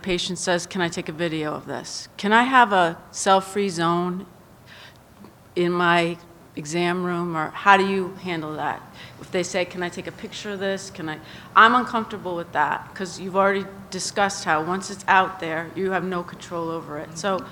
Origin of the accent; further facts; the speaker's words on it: Rhode Island, United States; Hi. I'm from Rhode Island, Community General Surgery.